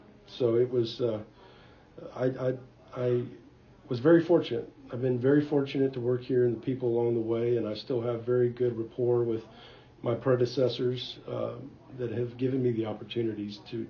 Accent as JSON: {"language": "English", "region": "Texas", "country": "United States", "tie": "born or raised there", "said": "Well, I grew up in Willacy County, so my father was in agriculture."}